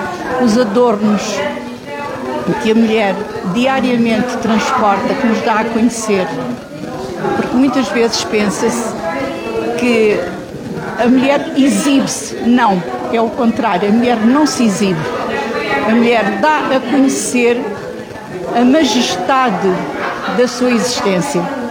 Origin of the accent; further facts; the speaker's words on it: Lubango, Huíla, Angola; as do sul de Angola, de onde eu sou natural, porque eu sou natural do sul de Angola, da cidade do Lubango, a cidade do conhecimento, que é a cidade de Sá da Bandeira.